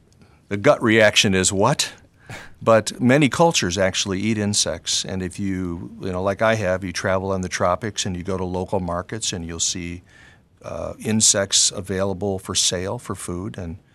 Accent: Ohio, United States; I collected an Io moth under a streetlight in my hometown in Ohio when I was 12, and that got me hooked.

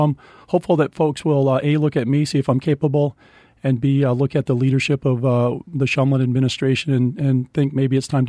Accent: Vermont, United States; I got that from my grandparents, from my parents, from growing up in Vermont.

